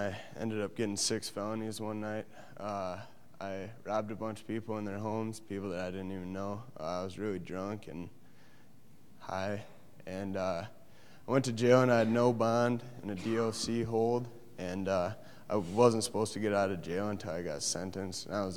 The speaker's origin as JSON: {"language": "English", "town": "Watertown", "country": "United States", "said": "I'm from Watertown. I'm 21."}